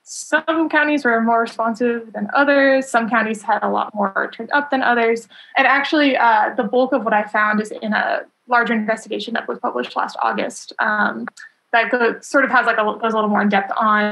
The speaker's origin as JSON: {"language": "English", "town": "Rogers", "region": "Arkansas", "country": "United States", "tie": "born or raised there", "said": "I'm from Rogers. I grew up there."}